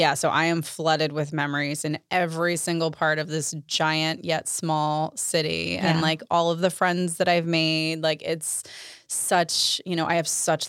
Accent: Maryland, United States; now in Los Angeles, United States; I love LA so much, but I am needed back on the East Coast in my hometown of Maryland.

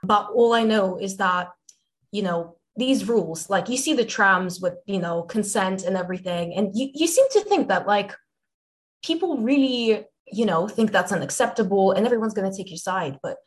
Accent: Cyprus; English is a second language; now in United Kingdom; I don't come from the UK. I come from Cyprus, which is in the Mediterranean.

